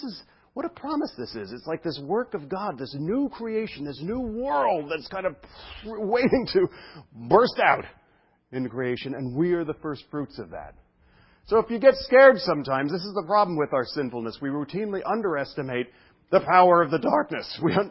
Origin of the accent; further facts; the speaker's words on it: United States; And I was really confused as an American.